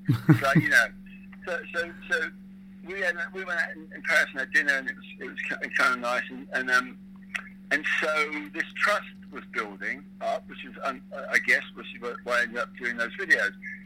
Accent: England, United Kingdom; being English, we knew the whole George Best thing

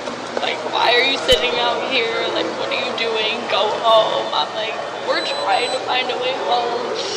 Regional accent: Berea, Ohio, United States; I'm calling my friends from Cleveland because I'm from Berea.

